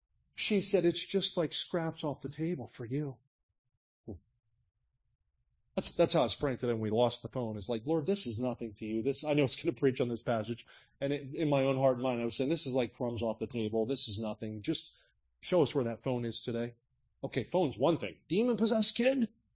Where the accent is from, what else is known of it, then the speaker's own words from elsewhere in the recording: New Jersey, United States; Oh, listen, I grew up in South Jersey.